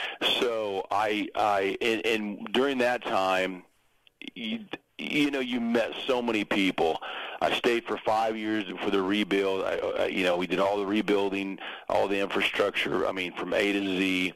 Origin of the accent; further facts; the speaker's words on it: Kansas, United States; growing up in the Pratt Greensburg area, my dad lived in Greensburg